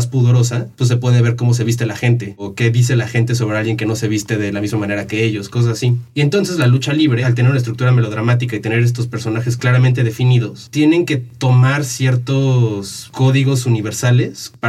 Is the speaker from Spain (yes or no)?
no; Mexico; entiendes lo que nosotros como mexicanos entendemos por ser bueno y por ser malo